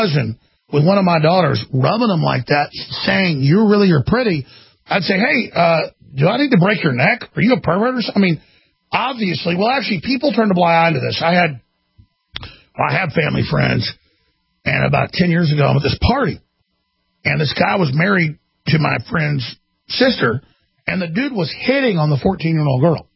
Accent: Dallas, Texas, United States; She later became a lawyer when I was growing up in Dallas.

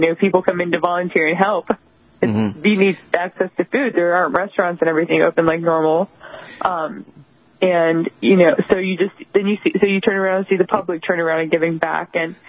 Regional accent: Jacksonville, North Carolina, United States; also born or lived in Winterville; it was about an hour and a half south of me where Jacksonville, North Carolina is. That's my hometown.

